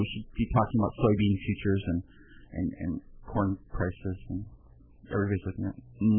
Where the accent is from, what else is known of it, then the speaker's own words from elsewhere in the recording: Midwest, United States; And I grew up in the Midwest